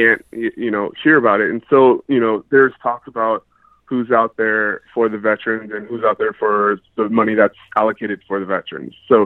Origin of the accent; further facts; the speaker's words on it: Birmingham, Alabama, United States; I'm from Birmingham, Alabama.